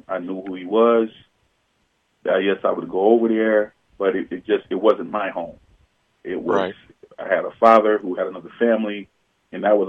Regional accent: Flint, Michigan, United States; now in Lansing, United States; You know, I reside in Lansing, Michigan, but originally I'm from Flint, Michigan. I grew up, I'm a 70s baby, grew up in the 80s.

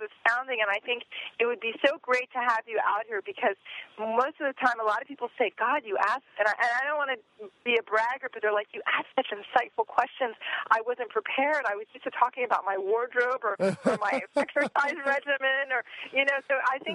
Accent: Maryland, United States; I love the shout outs to the SAG-AFTRA office in that's Maryland, my hometown.

